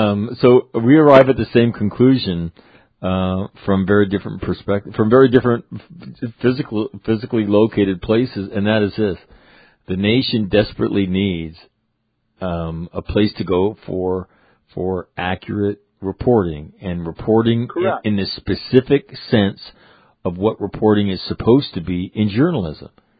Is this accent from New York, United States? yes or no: no; Sacramento, California, United States; I was born and raised there.